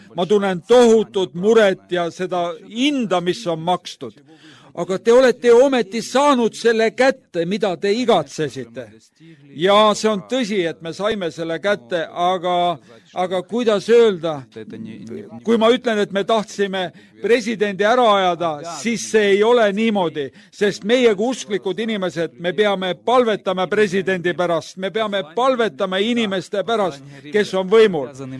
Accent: Kyiv, Ukraine; olen Ukrainas, Kiievist. Ja tulime siia Eestisse külla, et külastada kirikuid.

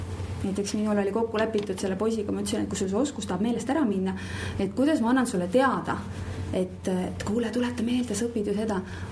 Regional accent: Valga, Valga County, Estonia; mina olen Valgast pärit

